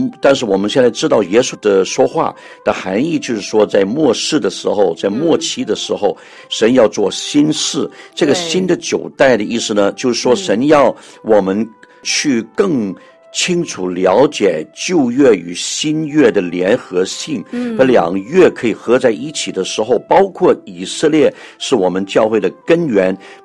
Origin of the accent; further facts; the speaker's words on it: Hong Kong; also born or lived in Canada / United Kingdom; 我是香港人，但我其实是12年前从加拿大回来香港的。我在国外居住了大概40年的时间，英国和加拿大。